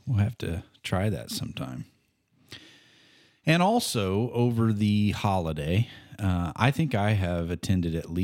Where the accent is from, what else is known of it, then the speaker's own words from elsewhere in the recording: Missouri, United States; it's from my home state of Missouri.